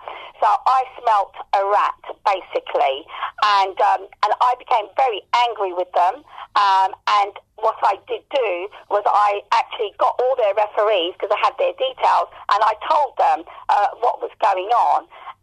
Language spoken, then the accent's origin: English; London, United Kingdom; I live in South East London, where I've lived all my life and I was born here, and I'm British Asia.